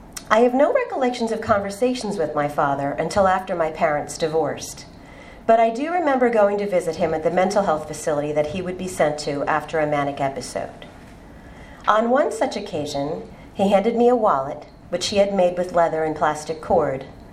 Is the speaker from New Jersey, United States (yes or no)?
yes; Passaic, New Jersey, United States; born there; I was born in Passaic, New Jersey in 1969.